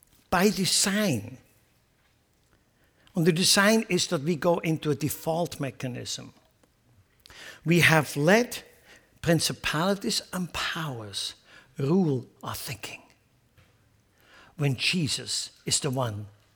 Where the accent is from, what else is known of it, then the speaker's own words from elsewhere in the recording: Lucerne, Switzerland; also born or lived in Sarnen; I was actually born in Sarnen in Switzerland. But I grew up in Lucerne because my mom and dad moved to Lucerne. I think I was 6 years old.